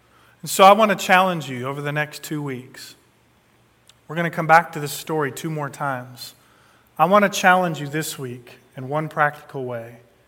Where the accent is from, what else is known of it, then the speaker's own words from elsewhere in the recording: Detroit, Michigan, United States; Growing up in Detroit, we sang, your Ford will let you down, right?